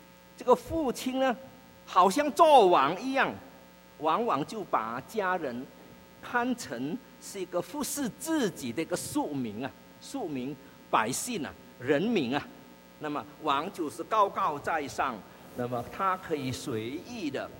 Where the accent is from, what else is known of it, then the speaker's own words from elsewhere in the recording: China; 其实我们中国人在这一方面还有更深层的教导